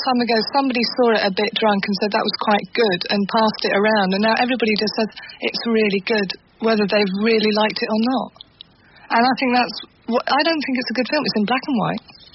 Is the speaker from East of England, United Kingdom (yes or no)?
yes; St Neots, East of England, United Kingdom; East Anglia. I was brought up a lot in East Anglia, and there is nothing to do there. And I was brought up in particular in a town called St. Neots, which they were so pleased because it had a market, they forgot to put anything else there.